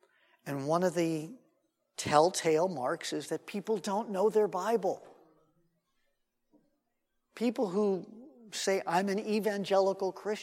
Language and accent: English; Los Angeles, California, United States; when we were all kids and then teenagers growing up in West LA.